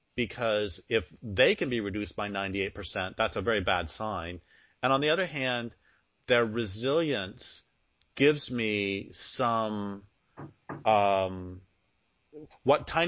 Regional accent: Colorado, United States; also born or lived in Nebraska; I was born in Nebraska and grew up in Colorado, and so I saw prairie dogs all the time

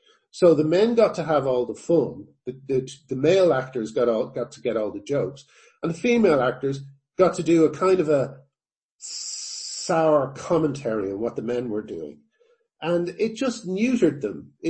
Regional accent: Ireland; I mean, like I grew up in Ireland, and when I was a kid, I would be fairly wounded by buying British comics

